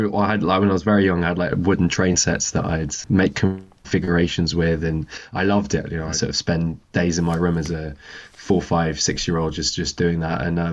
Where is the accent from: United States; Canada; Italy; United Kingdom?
United Kingdom; London; I grew up in London and born in 2001, and I initially grew up in Kentish Town. Then we moved to a Hampstead Garden suburb where, yeah, I've sort of spent most of my life